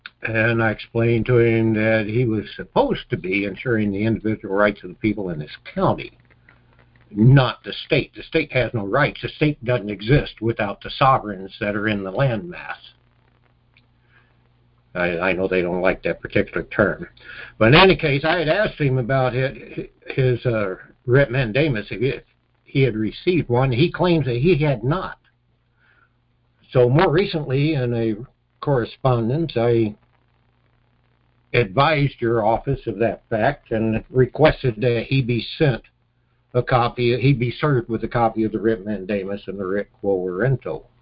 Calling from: Washington, United States; I'm calling from Washington State.

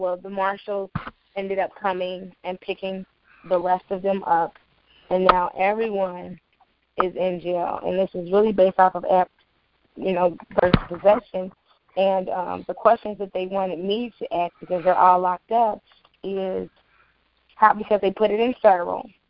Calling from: Cincinnati, Ohio, United States; I'm from Cincinnati, Ohio.

